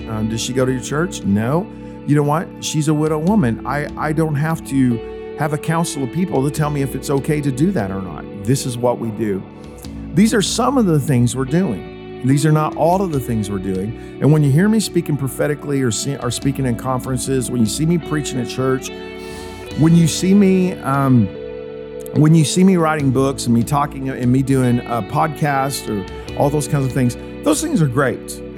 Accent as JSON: {"language": "English", "town": "Glen Rose", "region": "Texas", "country": "United States", "tie": "born or raised there", "said": "Over in the city of Glen Rose, which is my hometown"}